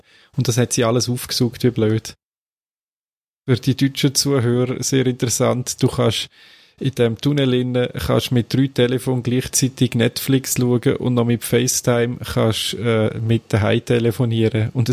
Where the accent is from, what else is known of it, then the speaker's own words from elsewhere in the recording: Lausanne, Vaud, Switzerland; Wir haben wieder mal Winterolympiade gehabt bei uns in Lausanne.